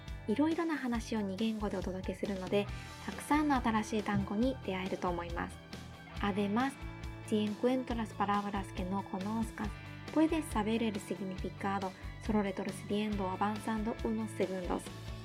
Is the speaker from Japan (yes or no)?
yes; Japan; Spanish is a second language; Soy japonesa e intérprete de español.